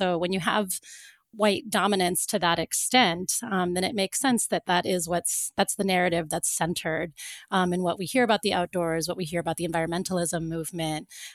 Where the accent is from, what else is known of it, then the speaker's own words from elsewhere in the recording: Florida, United States; I know for me, when I grew up in Florida, and it was just pretty much standard